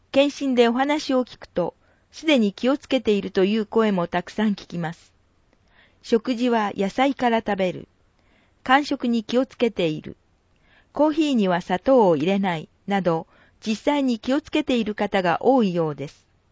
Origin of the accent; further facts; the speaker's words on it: Thailand; Japanese is a second language; moved away as an adult; now in Japan; タイから嫁いできました。タイから日本に来て9年になりました。